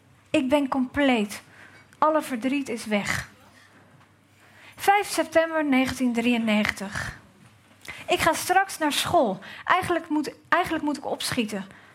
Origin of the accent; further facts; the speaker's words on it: Gouda, South Holland, Netherlands; en... En voordat ik ga lezen zal ik even vertellen dat ik uit Gouda kom.